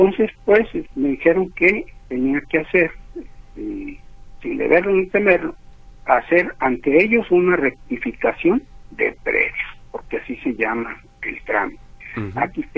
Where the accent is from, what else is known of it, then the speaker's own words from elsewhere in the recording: Guadalajara, Jalisco, Mexico; Somos unos unos tapatíos orgullosos de nuestro sistema.